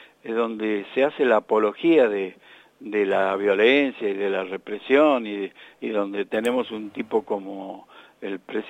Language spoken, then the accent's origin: Spanish; Luján de Cuyo, Mendoza, Argentina; born there; nací en Luján claro. de Cuyo, ahí en la calle San Martín, a una cuadra de la cancha del Bajo.